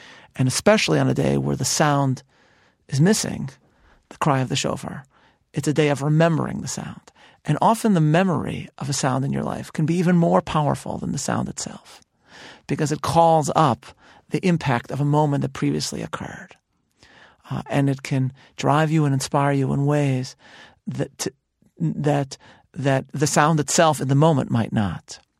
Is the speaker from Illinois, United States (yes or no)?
yes; Chicago, Illinois, United States; I'm from Chicago. I don't have to like it, but that's how it is.